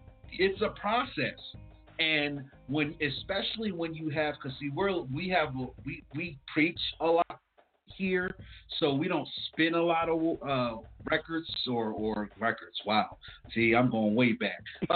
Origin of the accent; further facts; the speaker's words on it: New Jersey, United States; I'm from Jersey too, and that's something that we have. We have that undying fight. And that's just something that is a Jersey thing